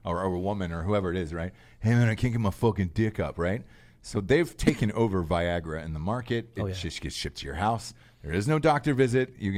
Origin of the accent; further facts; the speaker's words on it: Los Angeles, California, United States; But I came from Los Angeles